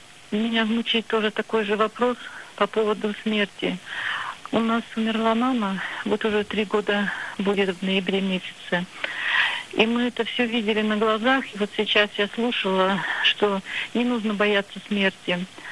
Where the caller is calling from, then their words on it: Chelyabinsk Oblast, Russia; Я звоню из Челябинской области.